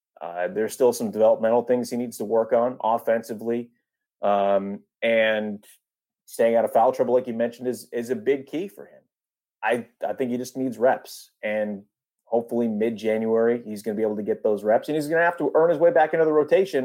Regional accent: New York, United States; You know, for me personally, growing up in New York, getting to call a game in Madison Square Garden was like one of the highlights of my life.

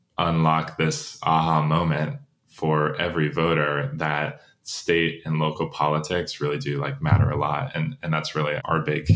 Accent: Tampa, Florida, United States; I am from Tampa, Florida. Went to school at the Georgia Institute of Technology in Atlanta.

